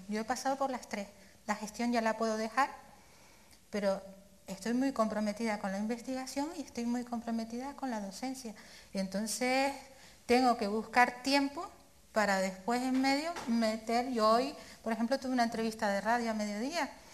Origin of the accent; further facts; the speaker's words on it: Canary Islands, Spain; Encima, soy la primera canaria, la primera mujer canaria, y la primera mujer que va a residir aquí.